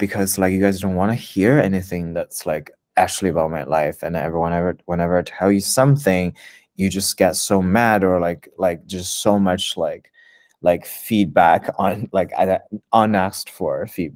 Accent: China; like for example in Shanghai earlier last year, and since my hometown is close to it

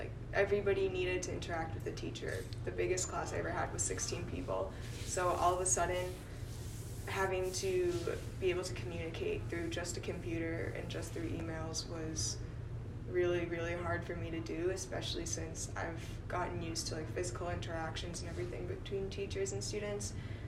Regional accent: Wakefield, Massachusetts, United States; I'm from Wakefield, Mass.

